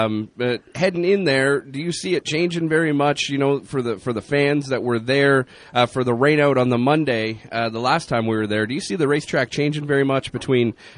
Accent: Canada; they blamed it on us being Canadian.

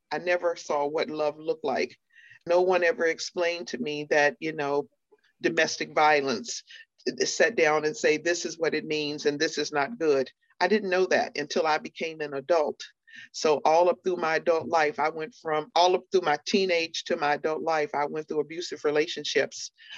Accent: Roanoke, Virginia, United States; In the home, I grew up in Roanoke, Virginia, and my mom died in front of me when I was 8.

